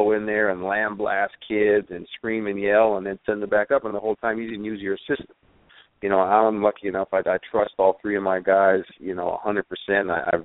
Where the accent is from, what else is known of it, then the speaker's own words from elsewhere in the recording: Billings, Montana, United States; I'm from Billings, Montana, and I'm out in a camp in Salem